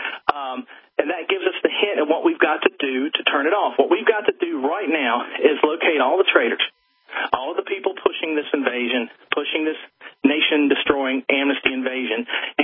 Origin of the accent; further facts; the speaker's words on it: North Carolina, United States; including in my home state of North Carolina.